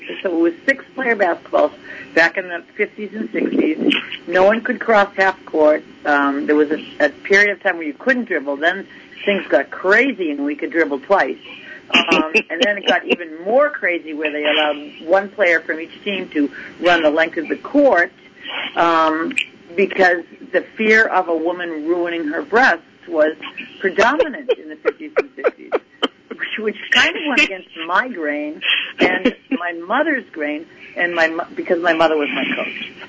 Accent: Massachusetts, United States; Yes. I don't have a Boston accent

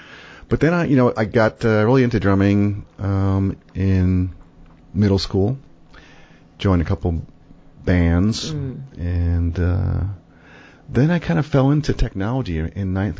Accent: New Jersey, United States; And for me, you know, I grew up in New Jersey, and I was lucky enough to have a basement.

